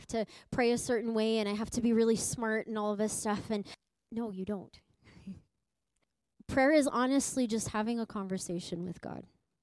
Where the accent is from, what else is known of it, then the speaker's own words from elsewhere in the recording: Edmonton, Alberta, Canada; I'm from Edmonton originally